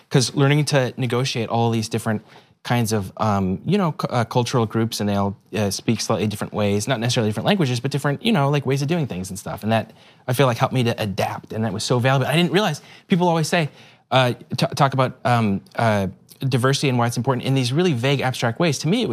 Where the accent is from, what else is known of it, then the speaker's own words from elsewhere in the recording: Livermore, California, United States; I grew up in the Bay Area. Do you know where Livermore is?